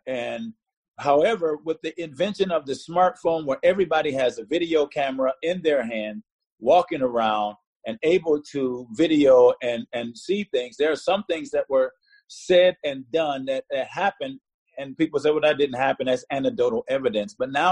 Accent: Inkster, Michigan, United States; You know, I grew up here. I'm from Detroit, Michigan, really a small place called Inkster, Michigan, right outside of Detroit.

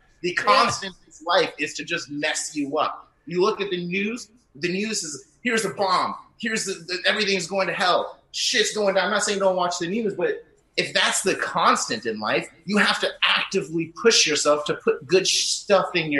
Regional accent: Arizona, United States; Because I told them I was from Arizona.

